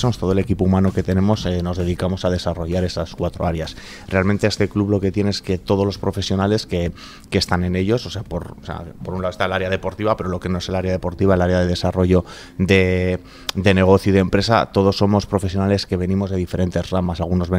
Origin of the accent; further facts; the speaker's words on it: Bilbao, Basque Country, Spain; porque somos de Bilbao, estamos orgullosos de ser de Bilbao, de Vizcaya